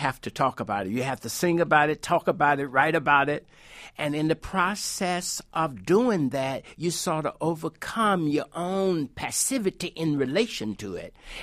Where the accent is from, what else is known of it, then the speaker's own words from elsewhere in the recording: Southern US, United States; I grew up in the South, and lynching was a prominent reality during that time, and my father was threatened to be lynched.